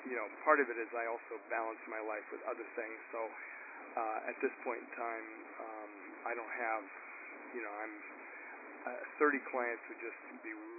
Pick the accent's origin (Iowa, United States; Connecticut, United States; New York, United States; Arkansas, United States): Connecticut, United States; Farmington; I grew up in Farmington, you should know, and I went to Farmington High School